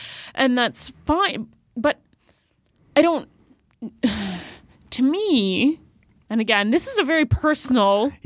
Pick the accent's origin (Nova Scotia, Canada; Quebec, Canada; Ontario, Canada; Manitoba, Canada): Ontario, Canada; Toronto; So I'm from Toronto and I'm here in Ottawa this weekend